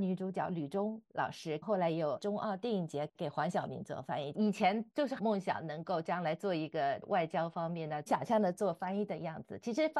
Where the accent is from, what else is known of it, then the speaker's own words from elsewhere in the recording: China; 其实我自己在中国长大，接受中国的教育受无神论的影响比较多，但是我个人呢对宗教不太了解，但是呢一直都持一种比较开放的态度。